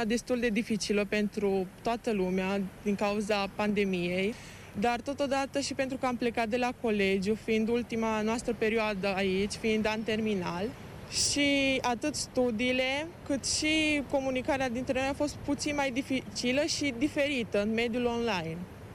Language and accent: Romanian; Maramureș County, Romania; Am venit din Maramureș, am făcut 16 ore pe drum, deși sunt obosită, am venit cu forțe proaspete pentru a învăța, pentru examenul de bacalaureat.